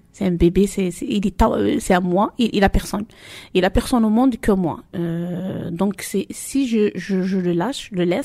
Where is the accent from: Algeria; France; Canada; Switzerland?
France; Marseille, Provence-Alpes-Côte d'Azur; j'ai 47 ans. Je viens de la Castellane, 16e arrondissement.